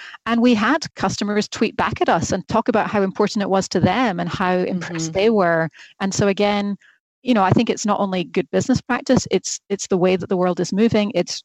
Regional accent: Scotland, United Kingdom; moved away; I still have an accent, but I grew up in Scotland and I've been here for just over 20 years now. So the accent has dissipated quite a bit

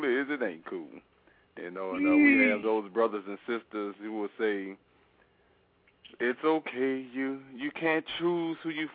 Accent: Hyde Park, United States; I'm from Hyde Park. What in the world would me and a white girl from Germantown have to talk about, period?

